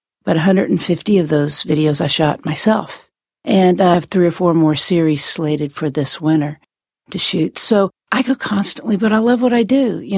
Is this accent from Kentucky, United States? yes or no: yes; Lexington, Kentucky, United States; now in Cincinnati, United States; I'm an only child, and actually, I grew up in Lexington, but I actually live here.